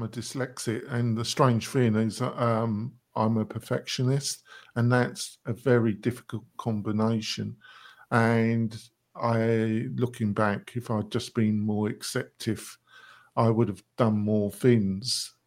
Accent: England, United Kingdom; now in United States; you know I'm English, don't you, Jack? So I mean, I'll be living in America, but I'm still so English, I feel. Funny enough, my family in the UK reckon I've become very Americanized.

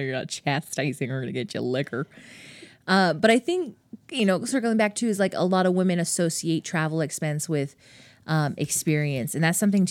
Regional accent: United States; I'm from the States. I'm from Ame

